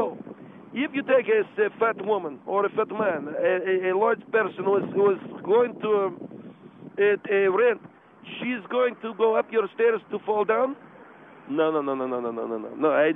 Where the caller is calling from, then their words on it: Pasadena, California, United States; Yes, I'm from Pasadena.